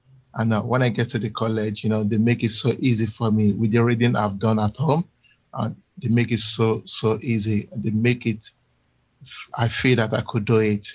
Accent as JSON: {"language": "English", "region": "London", "country": "United Kingdom", "said": "I'm from London."}